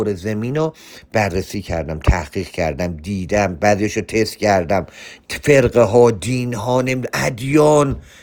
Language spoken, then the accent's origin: Persian; Iran; born there; من توی ایران به دنیا اومدم و چون حالا مذهبم شیعه